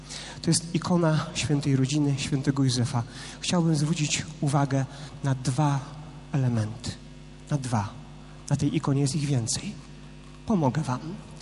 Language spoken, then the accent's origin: Polish; Mikorzyn, Greater Poland Voivodeship, Poland; chodziłem do szkoły w Kępnie, bo ja jestem z tej ziemi. … Pochodzę z Mikorzyna rodem. Pracuję teraz w Kostowie.